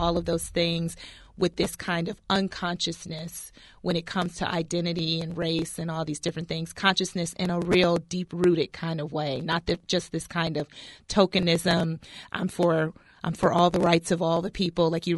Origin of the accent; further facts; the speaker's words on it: Cleveland, Ohio, United States; because I didn't really dream this big, you know, when I was younger, growing up in Cleveland.